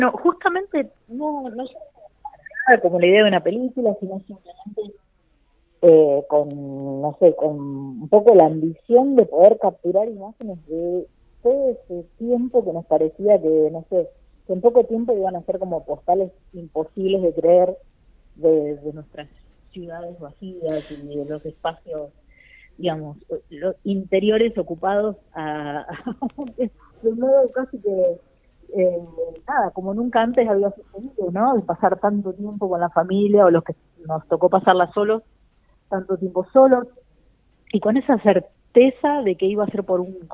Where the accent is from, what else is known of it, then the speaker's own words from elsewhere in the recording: La Pampa, Argentina; now in Buenos Aires, Argentina; Yo particularmente no soy porteña, soy pampeana, vivo en Buenos Aires desde hace muchos años